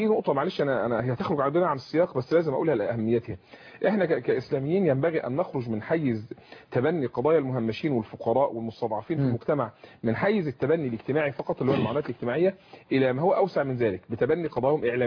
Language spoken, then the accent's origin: Arabic; Egypt; فيتحالفوا مع الفلول كما حدث عندنا في مصر الآن